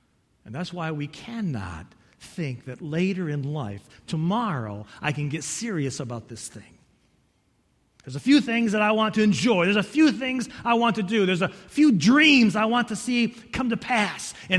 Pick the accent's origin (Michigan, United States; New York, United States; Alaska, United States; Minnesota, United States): Michigan, United States; Maybe they told me that because I'm from Michigan.